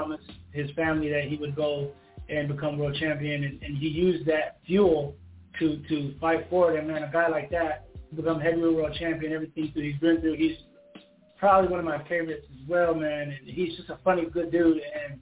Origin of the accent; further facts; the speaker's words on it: Hawaii, United States; coming from the islands, you know, Hawaii being Hawaiian, Samoan, Polynesian period.